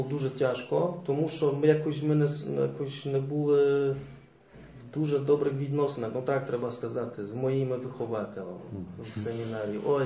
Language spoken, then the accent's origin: Ukrainian; Rzeszów, Subcarpathian Voivodeship, Poland; Я сам із Жешова в Польщі